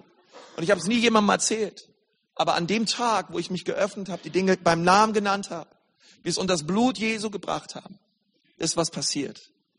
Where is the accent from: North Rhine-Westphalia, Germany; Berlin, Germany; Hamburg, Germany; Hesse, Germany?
Berlin, Germany; ich bin Berliner.